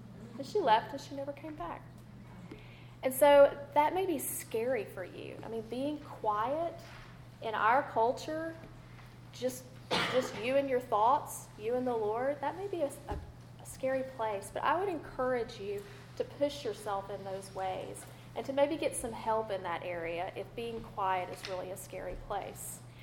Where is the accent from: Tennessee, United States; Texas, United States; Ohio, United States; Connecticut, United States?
Texas, United States; Tyler; I grew up in Tyler. I still live in Tyler. That is where I am all the time.